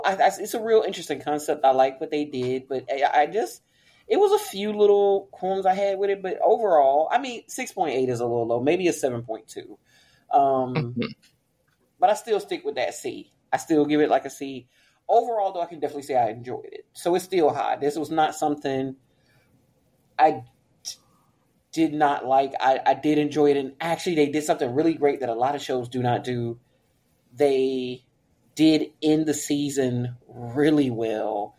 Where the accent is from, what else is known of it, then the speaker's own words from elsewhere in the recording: United States; So, listen, I'm Black American. I've been surrounded by violence my whole life, okay?